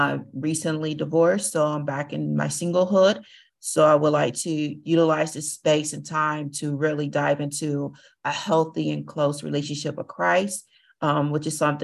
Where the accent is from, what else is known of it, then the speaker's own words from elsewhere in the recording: Columbus, Ohio, United States; I am from Columbus, Ohio. I'm not too far from Kathy.